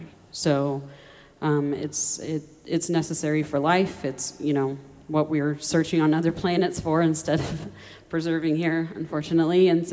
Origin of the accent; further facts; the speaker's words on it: Oklahoma, United States; Well, yeah, I grew up in Oklahoma. I grew up in a family that was both Citizen Potawatomi